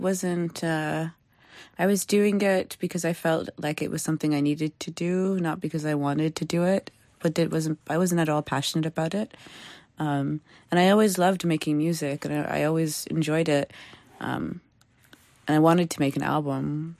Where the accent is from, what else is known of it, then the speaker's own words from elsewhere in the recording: Toronto, Ontario, Canada; first language Somali; I grew up in a really strong Somali community, and it's a very tight-knit community. It's my first language.